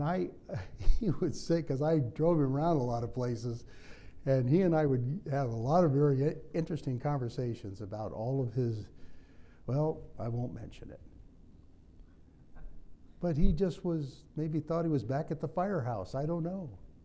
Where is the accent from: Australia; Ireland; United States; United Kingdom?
Ireland; I'm Irish, so I don't know Italian.